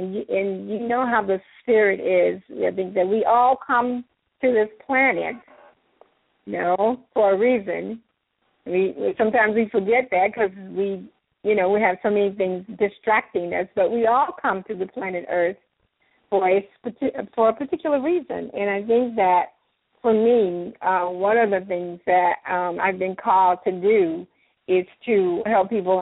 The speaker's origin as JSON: {"language": "English", "town": "Memphis", "region": "Tennessee", "country": "United States", "tie": "born or raised there", "also_born_or_lived": "Northern California", "said": "And then I moved back here, Memphis, Tennessee, which is my hometown, in 2005."}